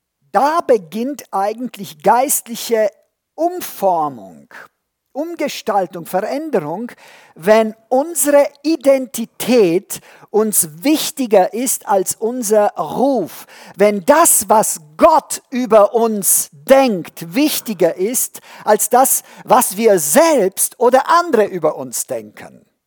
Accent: Transylvania, Romania; war bei uns in Siebenbürgen damals ein Spottwort

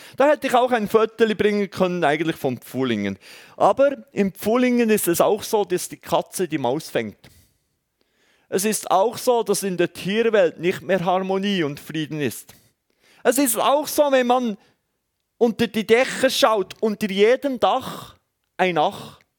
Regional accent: Switzerland; Genau, das fällt mir. Als Schweizer.

